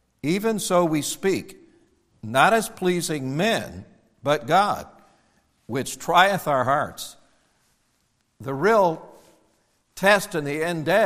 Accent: Indiana, United States; Now, I grew up in the Midwest. People in New England think it's the South because we're not good in geography in New England or something. But they say, where are you from? I'm from Indiana.

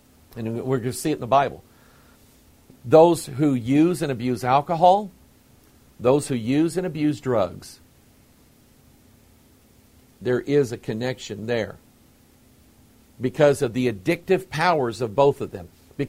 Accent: United States; You know, because I'm American?

